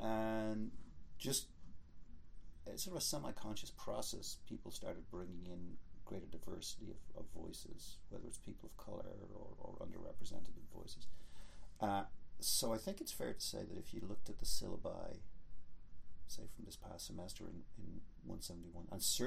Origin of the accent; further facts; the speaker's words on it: Ireland; so I grew up in Ireland, and so therefore I was exposed to that beast that's known as European culture